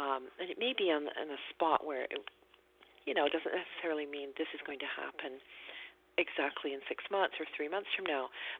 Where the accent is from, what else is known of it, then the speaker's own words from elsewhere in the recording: England, United Kingdom; moved away; which is kind of strange because I am English. So tea time and having cups of tea was a part of my life, you know, for all those years that I lived in England.